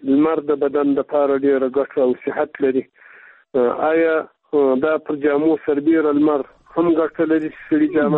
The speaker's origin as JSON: {"language": "Pashto", "country": "Afghanistan", "said": "ځکه چې موږ د افغانستان خلک یو."}